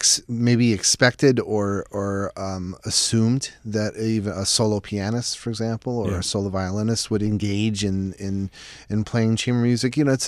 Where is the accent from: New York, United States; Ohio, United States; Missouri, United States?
New York, United States; Buffalo; I've played that since I was a teenager growing up in Buffalo.